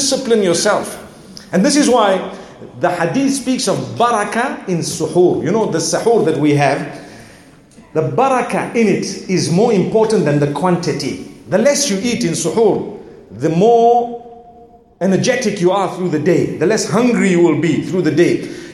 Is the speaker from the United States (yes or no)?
no; Zimbabwe; You know, I come from Zimbabwe where, subhanAllah, the farming is quite a big thing.